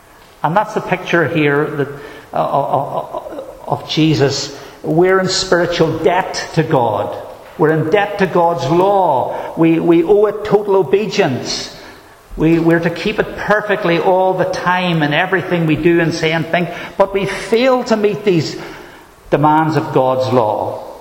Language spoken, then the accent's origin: English; Northern Ireland, United Kingdom; And he's from England, and I'm from Northern Ireland